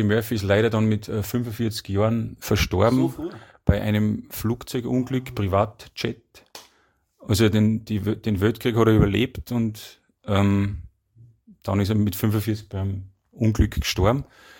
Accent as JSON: {"language": "German", "region": "Salzburg", "country": "Austria", "tie": "born or raised there", "said": "Mit meiner Heimatstadt, mit unserer Heimatstadt. Mhm. Wir sind ja quasi da im Ausläufer von Salzburg."}